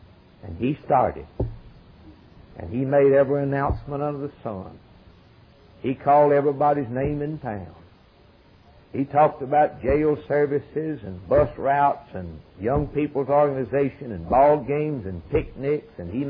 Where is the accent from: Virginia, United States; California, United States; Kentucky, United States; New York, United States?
Kentucky, United States; We said we're from Kentucky and we're down there on vacation, just wanted to worship.